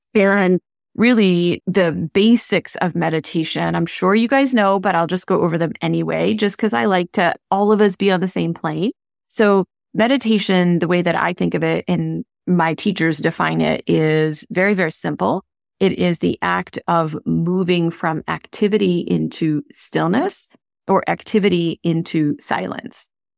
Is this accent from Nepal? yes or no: no; India; I grew up in India with a large family that practiced all of these things on a fairly regular basis.